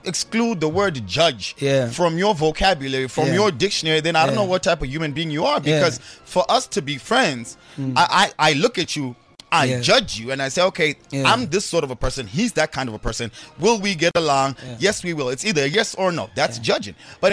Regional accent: Morocco; And not because I'm from South Africa, because I'm actually from Morocco.

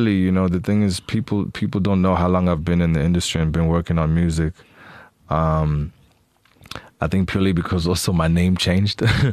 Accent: Eastern Cape, South Africa; Yeah, I'm from the Eastern Cape. I was born at Bushra.

